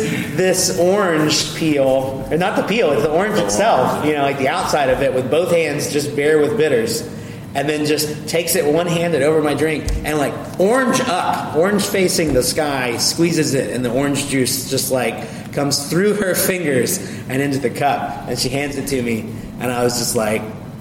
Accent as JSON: {"language": "English", "region": "Arkansas", "country": "United States", "said": "We're from Arkansas, Oscar. I don't know if you picked up on that one."}